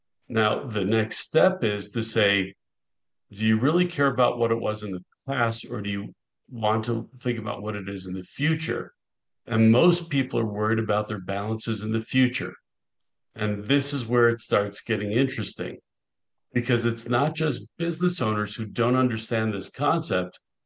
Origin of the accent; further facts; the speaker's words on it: Buffalo, New York, United States; I grew up on the East Coast in Buffalo, New York, which is outside of New York City by about 8 hours by car, one hour by plane.